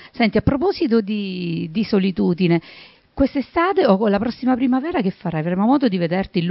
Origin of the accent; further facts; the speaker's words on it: Sicily, Italy; io da siciliana ti auguro di vederci in quella meravigliosa cornice che è il Teatro Antico di Taormina